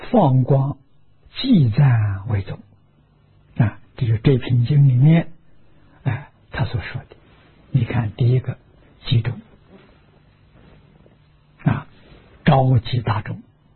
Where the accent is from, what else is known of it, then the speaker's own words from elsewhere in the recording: China; 我们中国人讲氛围，外国人讲磁场啊，世俗人讲气氛啊。